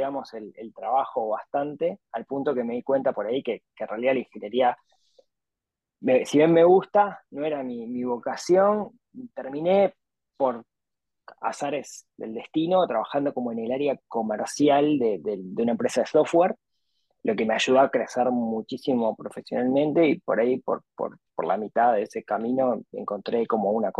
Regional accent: Ciudad de la Costa, Canelones, Uruguay; súper humilde, digamos, cuando era chico. Yo crecí en Shangri-La, en la ciudad de la costa, en Uruguay.

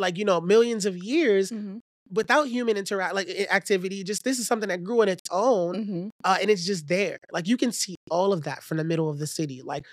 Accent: Bedford-Stuyvesant, New York, United States; Every time I mention I'm from Bed-Stuy, people's eyes glow, right?

